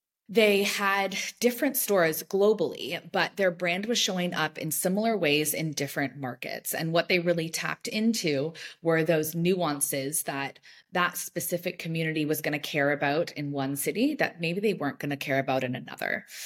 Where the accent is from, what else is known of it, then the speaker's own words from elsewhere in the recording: Toronto, Ontario, Canada; I've also had really funny experiences where I'm from Toronto originally